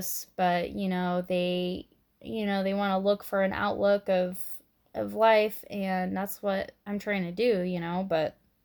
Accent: Draper, Utah, United States; I grew up in Utah, in Draper for the most part.

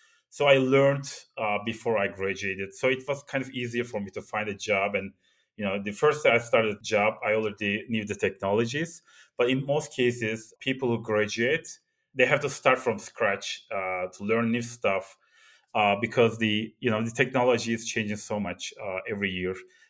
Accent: Turkey; Growing up in Turkey, this is like the end of 80s, so I'm getting old.

